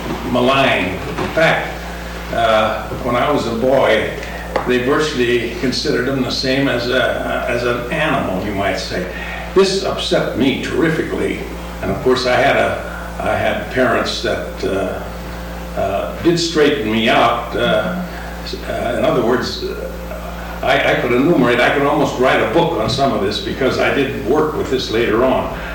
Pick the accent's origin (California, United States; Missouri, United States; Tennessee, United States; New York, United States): Missouri, United States; St. Louis; I think I grew up in St. Louis. I was born and reared there. Spent about 32 or 33 years there, in the 20s, the 30s, and the 40s.